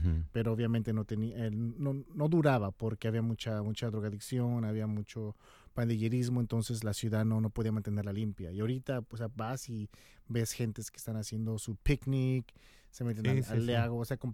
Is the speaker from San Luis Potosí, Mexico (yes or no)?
no; Mexico City, Mexico; soy de la Ciudad de México. Soy más que nada espiritual y soy un hombre gay.